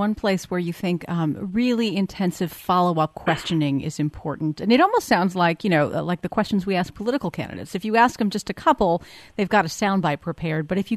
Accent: United States; doesn't bother us Americans.

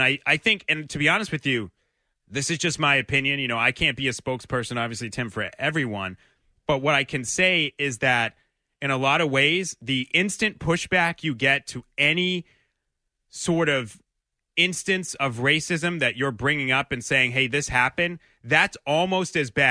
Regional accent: Lynn, Massachusetts, United States; I mean, I didn't grow up in Boston. I grew up in Lynn, but I'm from the area.

